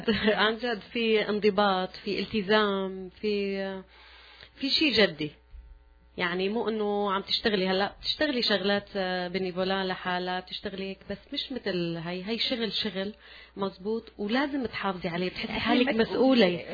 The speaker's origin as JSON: {"language": "Arabic", "country": "Syria"}